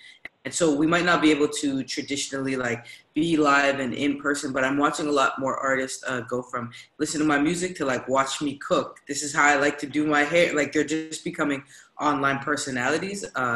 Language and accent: English; Canada; I love being Canadian